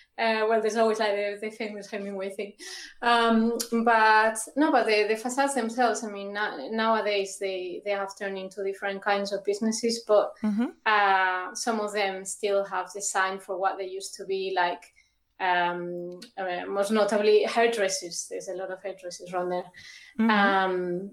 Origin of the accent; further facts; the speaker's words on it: León, Castile and León, Spain; now in Madrid, Spain; I'm from León, originally, in the north of Spain. But beautiful. I've lived in Madrid most of my life.